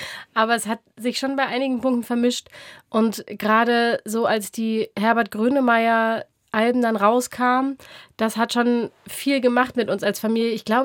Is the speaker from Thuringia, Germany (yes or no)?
no; Berlin, Germany; Ich bin in Berlin aufgewachsen, in Nordberlin, in Pankow und war dort sowohl in der landeskirchlichen Gemeinde als auch in der Stadtmissionsgemeinde.